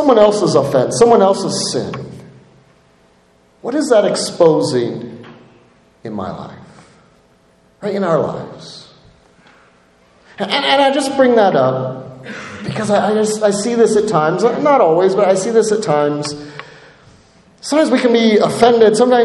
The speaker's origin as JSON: {"language": "English", "country": "United States", "said": "As a patriot, as an American, I care."}